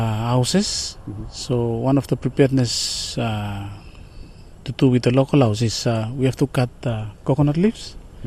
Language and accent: English; Epau, Shefa, Vanuatu; I am from Epau village. I live here since I was born.